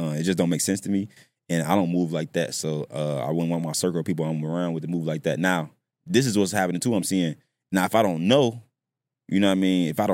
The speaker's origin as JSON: {"language": "English", "town": "Chicago", "region": "Illinois", "country": "United States", "said": "So, like, I came from Chicago, and it's, like, a different world out there."}